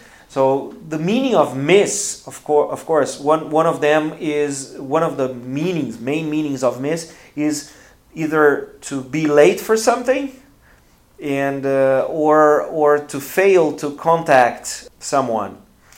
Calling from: Porto Alegre, Rio Grande do Sul, Brazil; English is a second language

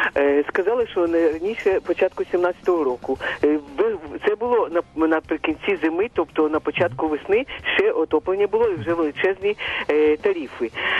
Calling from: Kyiv, Ukraine; Місто Київ.

